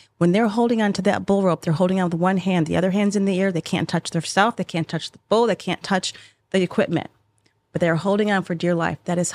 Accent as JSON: {"language": "English", "region": "Michigan", "country": "United States", "tie": "born or raised there", "said": "Because I grew up in Michigan. Mm-hmm. Yeah. So there's not a lot of bull riding going on right. in Michigan."}